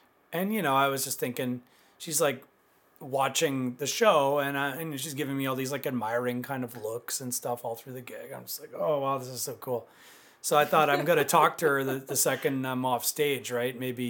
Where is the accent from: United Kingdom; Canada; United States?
Canada; Manitoba; I'm from Manitoba, and I'm hungover, right?